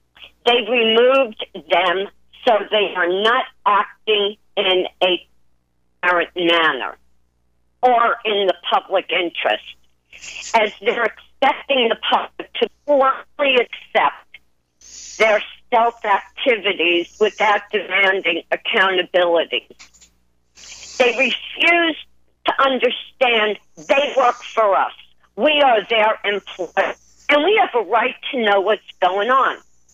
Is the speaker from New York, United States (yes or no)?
yes; Brooklyn, New York, United States; Gary keeps forgetting, I'm an Italian from Brooklyn, and we don't back down.